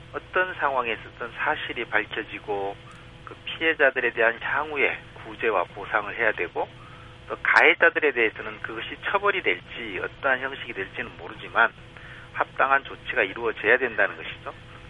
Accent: South Korea; 저도 한국 사람이고 한국에 살고 있지만

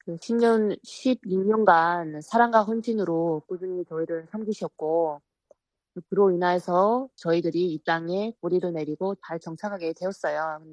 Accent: North Korea; now in United States; 우리 탈북민들이 모여서 수양회를 하거든요. 저희가 다 부모 친척도 없고 고향도 못 가고 하니까

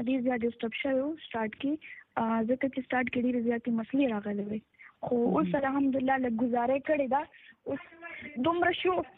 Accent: Peshawar, Khyber Pakhtunkhwa, Pakistan; زه بیسیکلی هم د پېښور یم د پېښور سره تعلق لرم او د عبدری کلی یم

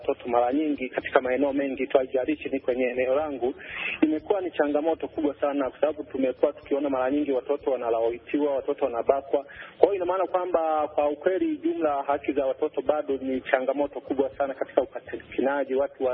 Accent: Tanzania

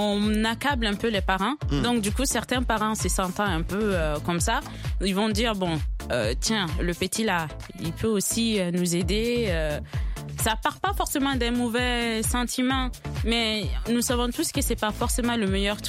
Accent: Bamako, Mali; born there; Mais moi, je suis née à Bamako.

